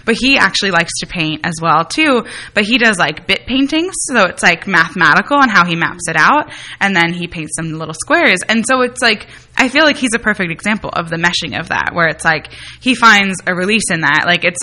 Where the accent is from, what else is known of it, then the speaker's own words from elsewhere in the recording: New Jersey, United States; I'm from Jersey too, so forget it.